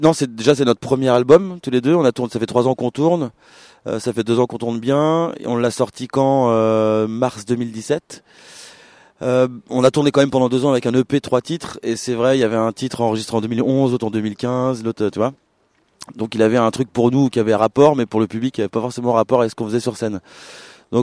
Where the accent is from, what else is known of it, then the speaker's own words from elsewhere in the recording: Nantes, Pays de la Loire, France; Donc, on est nantais, encore une fois.